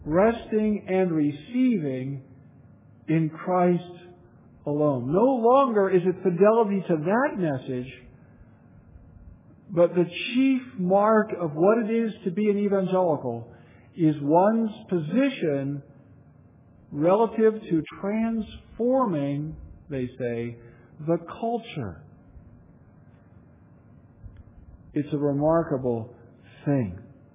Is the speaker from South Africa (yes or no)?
no; Nebraska, United States; I'm from Nebraska. And our football coach, we say our in Nebraska. We don't have mountains. We don't have any natural lakes.